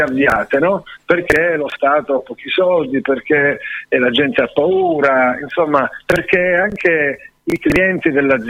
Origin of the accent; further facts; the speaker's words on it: Calabria, Italy; perché noi che siamo calabresi, che siamo, sentiamo molto il problema dell''ndrangheta